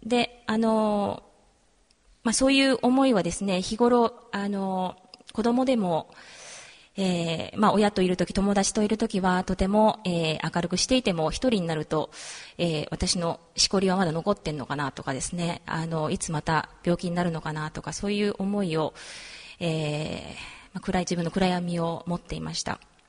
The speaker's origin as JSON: {"language": "Japanese", "town": "Nakatsu", "region": "Oita", "country": "Japan", "said": "私は大分県の中津市というところの出身です。で、中津市の中津戦場教会という、教会の、メンバーだったんですけれども、そちらで洗礼を受けました。"}